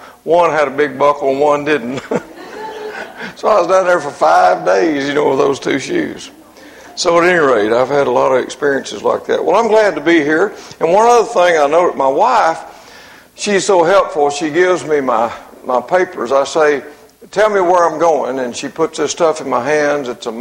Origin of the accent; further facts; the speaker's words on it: Mississippi, United States; that's where I was born, and I was raised in Mississippi.